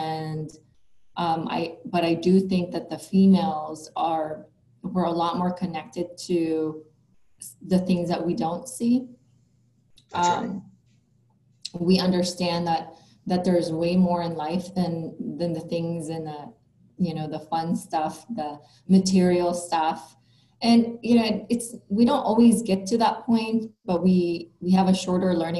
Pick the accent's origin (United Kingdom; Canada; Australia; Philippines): Philippines; now in United States; and I grew up in the Philippines, that we always wanted what the Americans had.